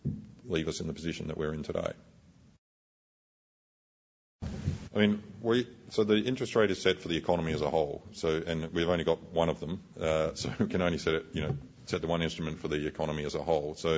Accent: Adelaide, South Australia, Australia; I come from Adelaide, so despite most people are unaware of the fact that South Australia also has a decent amount of mining there too.

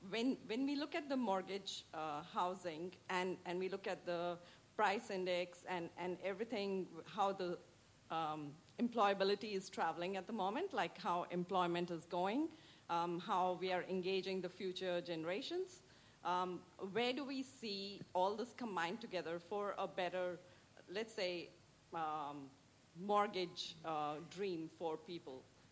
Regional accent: Australia; Yes, of course. Yeah. I am from Australia itself.

